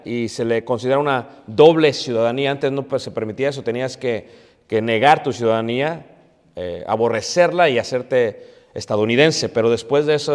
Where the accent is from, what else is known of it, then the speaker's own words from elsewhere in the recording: Mexico City, Mexico; born there; Yo nací en el Hospital Parque de los Venados en Ciudad de México. Entonces, automáticamente con el nacimiento, mi nacimiento lleva una ciudadanía. Tengo esta ciudadanía mexicana, donde quiera que yo vaya.